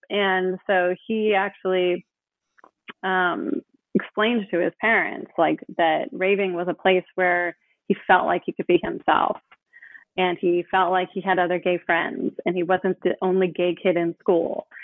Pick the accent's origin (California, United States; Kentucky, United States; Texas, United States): California, United States; Oakland; I grew up in Oakland. And so I have been exposed to, you know, diversity, and, you know, the Bay Area is a kind of melting pot.